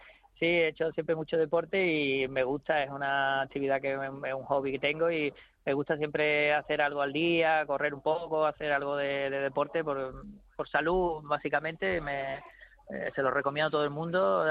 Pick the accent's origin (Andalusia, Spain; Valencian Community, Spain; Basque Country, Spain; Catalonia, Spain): Andalusia, Spain; Málaga; also born or lived in Canary Islands; soy el canario de la familia, sí. Lo que pasa es que me crié en Málaga y entonces ya aprender a hablar y eso, ya aprendí a hablar aquí en Andalucía